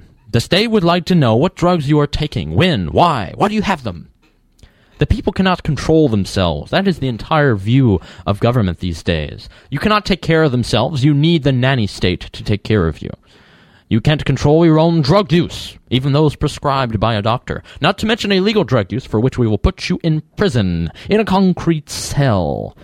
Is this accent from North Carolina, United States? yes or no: yes; North Carolina, United States; again, from my home state of North Carolina.